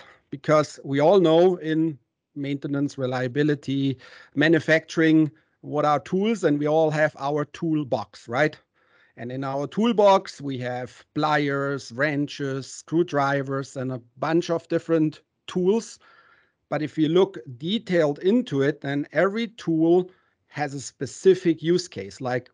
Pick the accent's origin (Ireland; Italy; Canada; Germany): Germany; English is a second language; now in Atlanta, United States; As you may hear from my funny accent, I'm not a real Southern boy from Atlanta. I actually grew up in Germany.